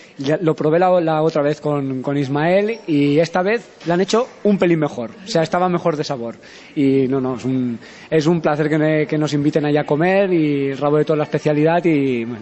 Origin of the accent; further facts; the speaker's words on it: Almacelles, Catalonia, Spain; yo soy de Lleida, de un pueblo al lado, de Almacellas